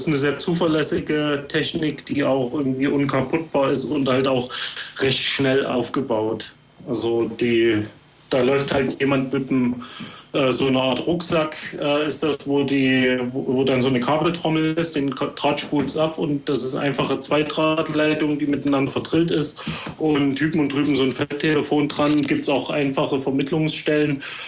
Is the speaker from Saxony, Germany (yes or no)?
yes; Plauen, Saxony, Germany; also in Plauen, wo ich herkomme, da ist das immer Mittwoch 15 Uhr.